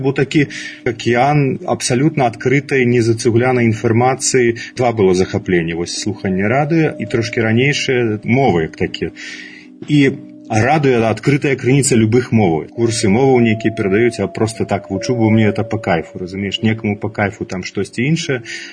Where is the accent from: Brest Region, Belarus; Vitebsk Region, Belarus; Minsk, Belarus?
Minsk, Belarus; Я з Менску. Доўгі час нават мала куды з Менску выязджаў, ну толькі да адной бабкі дзеда ў Барысаў і да другой бабкі дзеда на Бярэзіншчыну, а кудысьці за межы Беларусі да 13-14 гадоў бадай што і нікуды не выязджаў.